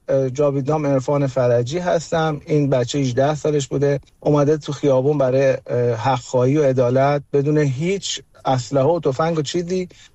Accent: Iran; ما توی ایران بزرگ شدیم، از اون زمانی که من به دنیا اومدم خب انقلاب شده بود،

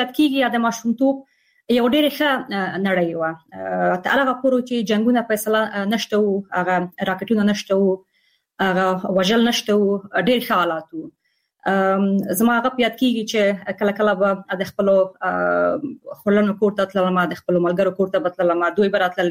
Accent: Afghanistan; moved away; also born or lived in Peshawar, Pakistan; زه د وطن نه کډواله شوم د لکونو او میلیونونو نورو افغانانو په څیر باندې او کله چې زه اروپا ته کډواله شوم

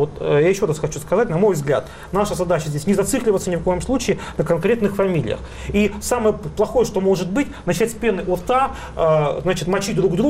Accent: Moscow, Russia; Мы здесь живем, мы москвичи, мы хотели бы, чтобы наш город был комфортным

